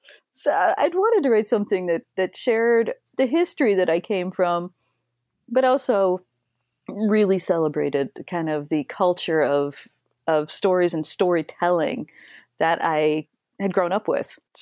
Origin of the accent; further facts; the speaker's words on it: Colorado, United States; Yeah, so I mean, I grew up in Colorado, and up in a little tiny mountain town outside of Manitou Springs